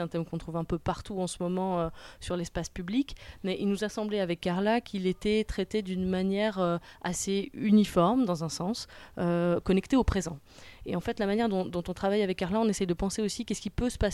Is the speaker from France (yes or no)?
yes; France; now in Geneva, Switzerland; Je vis à Genève, j'ai mis mon ancre ici, mais je suis française au départ.